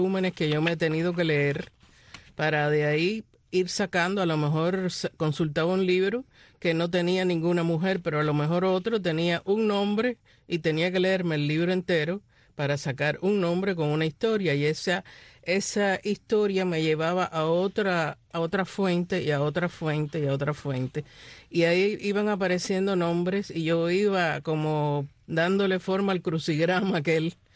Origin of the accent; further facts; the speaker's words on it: Cuba; now in United States; mi amor por Cuba, porque aunque vine muy joven, pues la llevo muy adentro. Y aunque soy ciudadana americana y llevo aquí 57 años viviendo, yo me siento cubana.